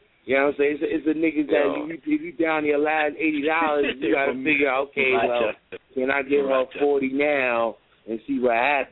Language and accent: English; Brooklyn, New York, United States; I'm from Brooklyn, baby.